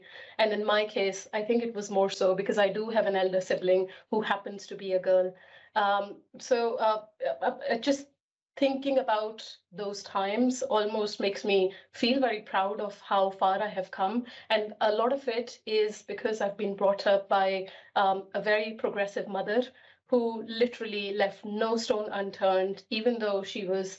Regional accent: India; English is a second language; moved away as an adult; now in United Kingdom; So I come from India. I spent all my childhood and early part of my teens or prior to 30s in India. I moved to the UK in 2015.

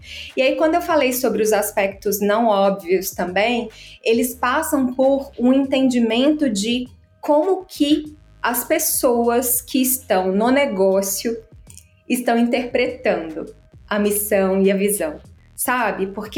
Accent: Belo Horizonte, Minas Gerais, Brazil; Bem, eu sou mineira de Belo Horizonte.

